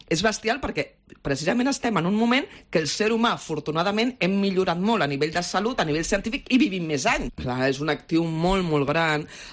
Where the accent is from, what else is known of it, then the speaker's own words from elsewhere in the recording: Catalonia, Spain; jo sóc catalana, aleshores, com comprendràs, m'agrada sempre veure-ho amb optimisme